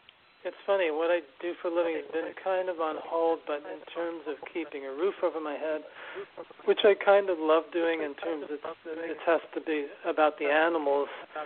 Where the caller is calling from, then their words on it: New York City, New York, United States; I'm calling in from New York City